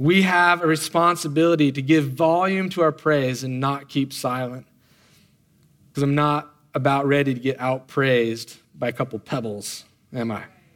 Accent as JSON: {"language": "English", "region": "Oregon", "country": "United States", "tie": "born or raised there", "said": "I grew up in Oregon. I mean, I grew up around trees."}